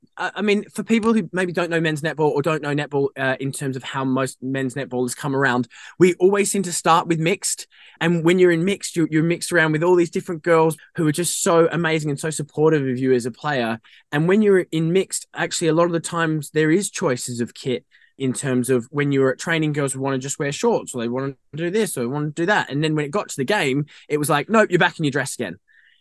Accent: Australia; moved away as an adult; now in United Kingdom; I played for my state team back home. I'm Australian originally.

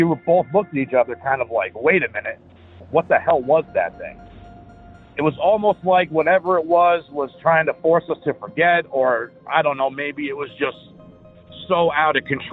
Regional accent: Massachusetts, United States; Hey, Derek. … I'm from Massachusetts.

